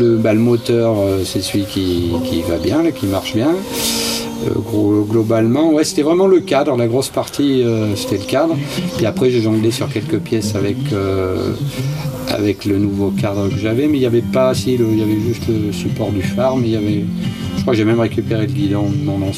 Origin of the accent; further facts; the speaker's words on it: Brioude, Auvergne-Rhône-Alpes, France; moi je suis de Brioude en Haute-Loire